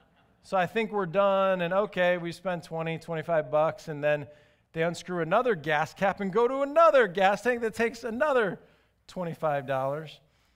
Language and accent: English; Chicago, Illinois, United States; Now, in this day and age, you know, I grew up in Chicago.